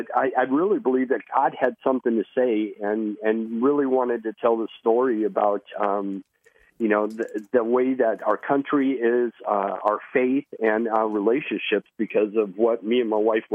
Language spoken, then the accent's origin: English; United States; but as an American, I just knew everything about it was wrong.